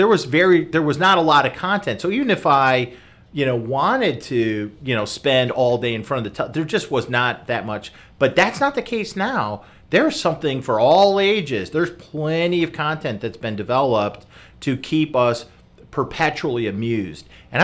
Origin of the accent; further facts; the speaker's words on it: Chicago, Illinois, United States; I grew up in the Chicagoland area. I think WGN might have been new, so that might have been kind of added.